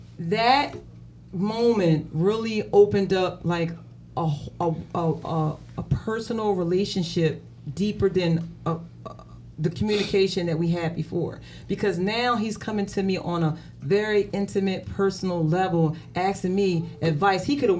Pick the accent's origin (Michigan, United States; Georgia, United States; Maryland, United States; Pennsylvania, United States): Pennsylvania, United States; Chester; now in Philadelphia, United States; I was born and raised in Chester.